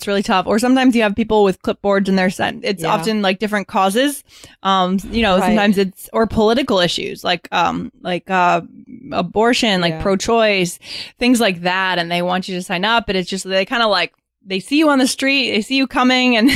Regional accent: Cuba; now in United States; I'm from Cuba and I now live in the US.

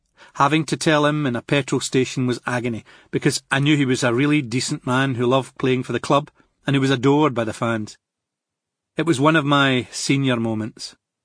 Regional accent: Glasgow, Scotland, United Kingdom; my hometown of Glasgow. To me, that would have been special, playing in my birthplace

